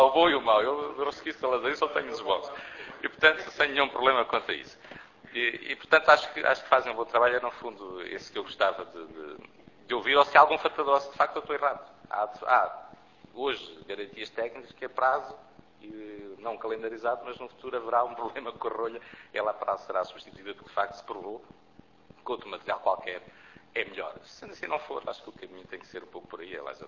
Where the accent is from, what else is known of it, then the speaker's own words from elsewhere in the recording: Viseu, Portugal; porque eu sou do Dão